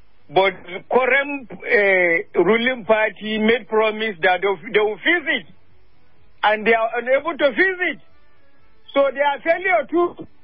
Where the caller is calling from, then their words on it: Gwagwalada, Federal Capital Territory, Nigeria; I'm calling you from Gwagwalada.